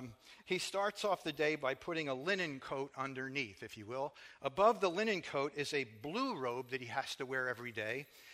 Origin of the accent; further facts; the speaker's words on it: Philadelphia, Pennsylvania, United States; I'm from Philadelphia.